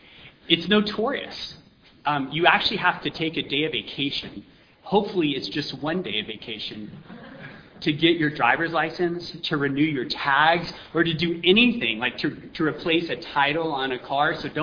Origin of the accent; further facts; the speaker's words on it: Los Angeles, California, United States; It's not Flint, Michigan. I came from Los Angeles directly.